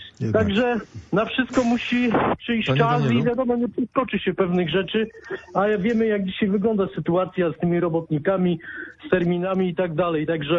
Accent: Kalisz, Greater Poland Voivodeship, Poland; No ja akurat nie jestem z Poznania, tylko ze stolicy południowej Wielkopolski.

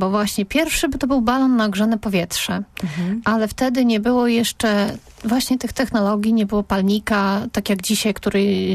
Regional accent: Poznań, Greater Poland Voivodeship, Poland; Nawet jako poznaniacy

